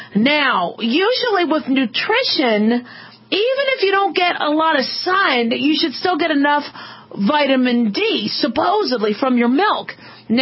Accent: Nevada, United States; I'm from Southern Nevada. We're in the skin cancer capital of the world.

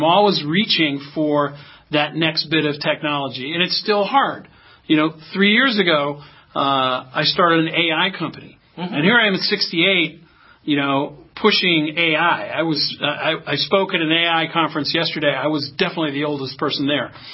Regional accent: Chicago, Illinois, United States; Well, I grew up outside of Chicago. I had a pretty traditional middle-class upbringing.

